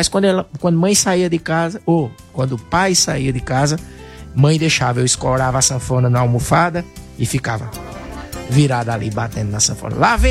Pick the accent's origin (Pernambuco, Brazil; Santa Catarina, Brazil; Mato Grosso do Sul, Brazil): Pernambuco, Brazil; Serra Talhada; born there; Nasci lá em Serra Talhada